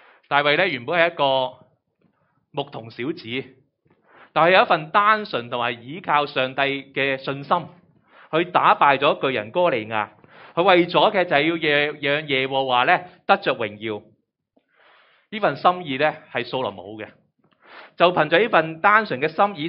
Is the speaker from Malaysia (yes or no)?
no; Hong Kong; 今天我们香港人都同样面对着生命的起起跌跌